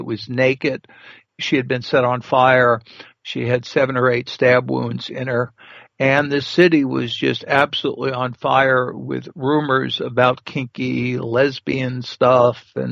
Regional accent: New Orleans, Louisiana, United States; I'm from New Orleans, you know, because that's where I was raised. My father was there.

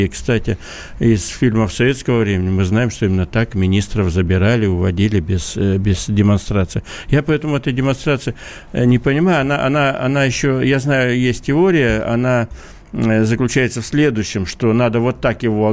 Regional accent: Khabarovsk, Khabarovsk Krai, Russia; ну, опять я вам, как хабаровчанин, скажу, это вряд ли.

